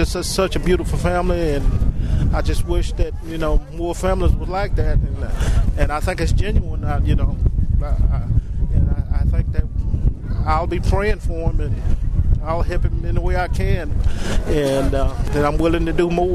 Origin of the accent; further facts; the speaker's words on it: Daleville, Alabama, United States; I'm from Daleville, Alabama, and I'm a veteran and I'm a civil servant